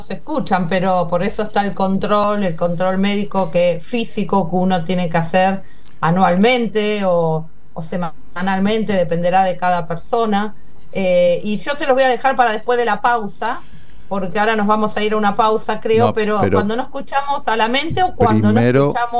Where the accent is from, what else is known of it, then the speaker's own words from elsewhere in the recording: Rosario, Santa Fe, Argentina; bueno, yo soy rosarina, así como el doctor Chasque, de nación Santa Fe, en un pueblo de Santa Fe. Yo nací en la ciudad de Rosario, con un padre médico, infectólogo, y una madre odontóloga.